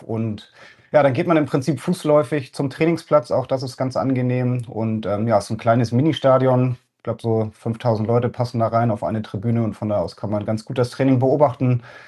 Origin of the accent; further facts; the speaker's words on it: Hamburg, Germany; sage ich als Hamburger natürlich.